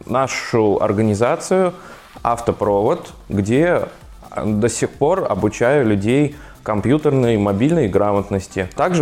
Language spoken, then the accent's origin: Russian; Khvatovka, Nizhny Novgorod Oblast, Russia; Родился я в Нижегородской области, Арзамасском районе, село Хватовка. То есть я парень из деревни, с детства жил в ней, помогал родителям.